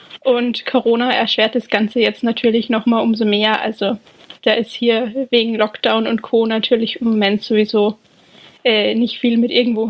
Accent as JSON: {"language": "German", "country": "Austria", "said": "Ich bin ursprünglich aus Österreich. Man hört es vermutlich."}